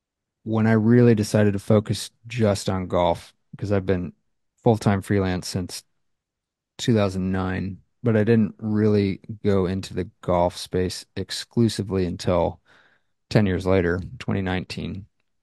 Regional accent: Washington, United States; We grew up in Washington State, lived there forever, had two kids there, and then we just were ready for a big change.

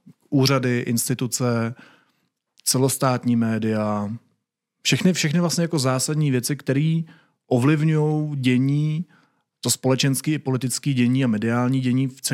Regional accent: Olomouc, Olomouc Region, Czechia; also born or lived in Sokolov; now in Prague, Czechia; Já jsem tak jako rozpjatej zleva doprava, ze západu na východ po celé republice, ale kořeny mám tady. Vyrůstal jsem v Sokolově a v Olomouci, nebo tam jsem dospíval. A teď pracuji a žiju v Praze.

